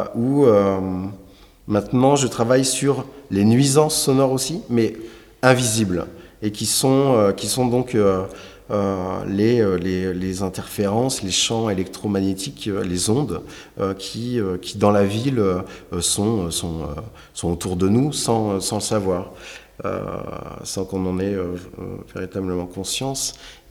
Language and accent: French; Nouvelle-Aquitaine, France; now in Bordeaux, France; Je suis revenu sur Bordeaux parce que je suis d'origine charentaise et évidemment l'horizon me manquait. Donc je suis venu à Bordeaux.